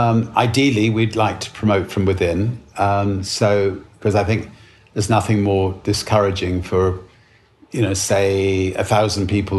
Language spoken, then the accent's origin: English; United Kingdom; Being British, order some tea.